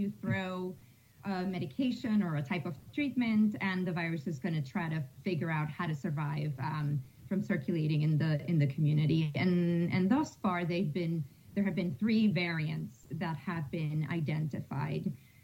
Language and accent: English; Puerto Rico; now in Connecticut, United States; I'm originally from Puerto Rico, but I've been living in Connecticut for close to 27 years.